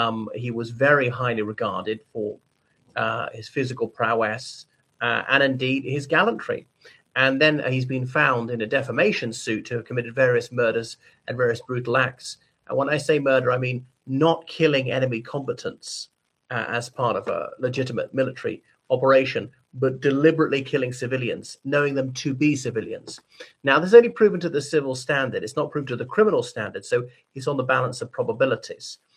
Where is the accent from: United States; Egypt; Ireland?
Ireland; from Ireland.